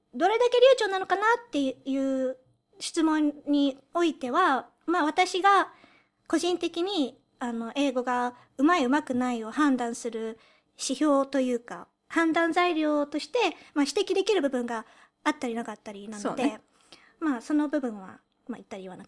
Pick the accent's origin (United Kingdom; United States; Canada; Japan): United Kingdom; 私たちとか、イギリスで育ったので